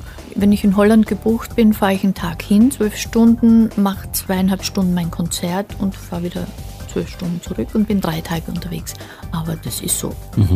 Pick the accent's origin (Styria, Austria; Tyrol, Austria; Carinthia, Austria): Styria, Austria; Graz; ich bin ja so eine kleine Reiseführerin durch meine Heimatstadt Graz